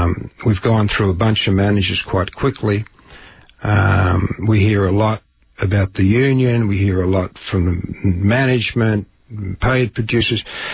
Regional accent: Australia; also born or lived in Papua New Guinea; now in United States; I'm Australian, obviously. I came to America from Australia and Papua New Guinea, actually, where I lived for 7 years back in the... I came here in the mid-70s. I was in Papua New Guinea in the late 60s, early 70s, living in a grass hut.

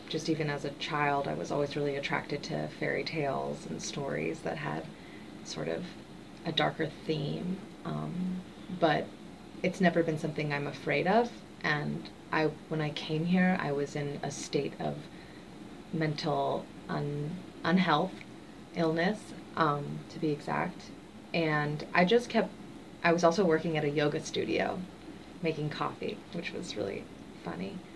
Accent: Los Angeles, California, United States; Yeah, I think definitely just growing up in Los Angeles, which is based off of physical beauty, that was something that affected me a lot

